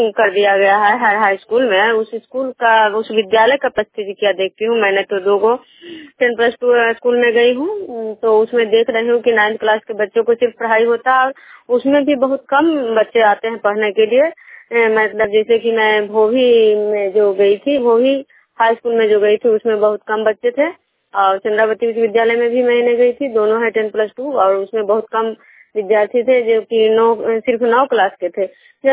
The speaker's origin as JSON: {"language": "Hindi", "town": "Bishnupur", "region": "Bihar", "country": "India"}